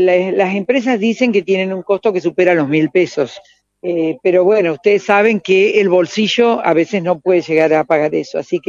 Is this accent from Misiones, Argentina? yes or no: no; Paraná, Entre Ríos, Argentina; Quienes somos de Paraná desde hace muchos años